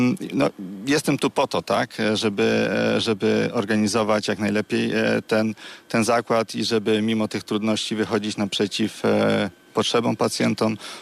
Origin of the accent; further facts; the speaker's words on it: Żagań, Lubusz Voivodeship, Poland; jestem synem ziemi lubuskiej, urodziłem się w Żeganiu, mój tato w Żarach, moja mama we Wrocławiu, spędziłem wczesne dzieciństwo tutaj, tak?